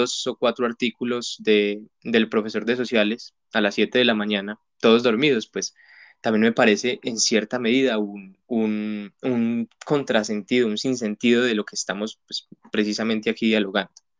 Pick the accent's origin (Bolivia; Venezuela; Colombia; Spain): Colombia; uno como ya mayor de edad, como colombiano, como miembro más o menos útil del país